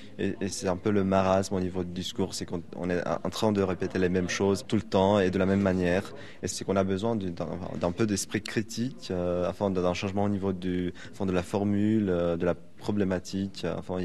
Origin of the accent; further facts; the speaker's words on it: Romania; je suis de Roumanie, 20 ans. Je suis étudiant en sciences politiques, deuxième année